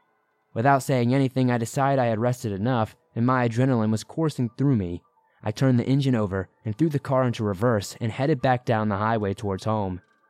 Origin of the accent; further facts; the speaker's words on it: Montana, United States; also born or lived in Minnesota; I was born in Minnesota, but I have lived in Montana for pretty much all of my life. Pretty much the Yellowstone area.